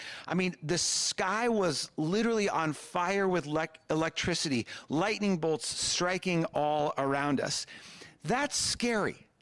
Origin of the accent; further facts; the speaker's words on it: Nine Mile Falls, Washington, United States; you'll read all about what I experienced as a high school student in my hometown of Nine Mile Falls, Washington.